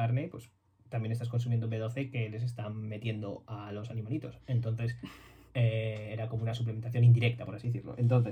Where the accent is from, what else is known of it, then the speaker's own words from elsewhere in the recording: Santander, Cantabria, Spain; Sí, somos de Santander.